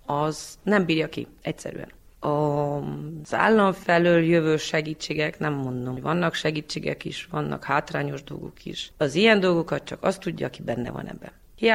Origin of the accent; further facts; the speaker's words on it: Vânători, Mureș County, Romania; disznajói származású vagyok, 38 éves